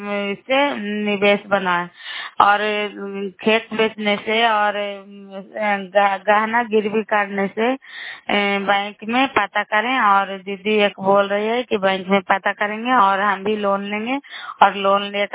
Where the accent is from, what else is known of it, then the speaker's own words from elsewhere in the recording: Bihar, India; नालंदा जिला करौई ब्लॉक के निवासी हैं।